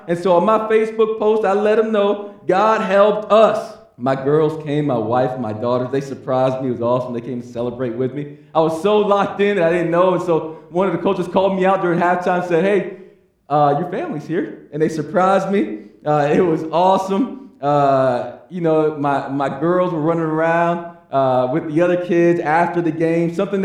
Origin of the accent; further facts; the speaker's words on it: Kissimmee, Florida, United States; I saw some things were happening in my hometown of Kissimmee, Florida.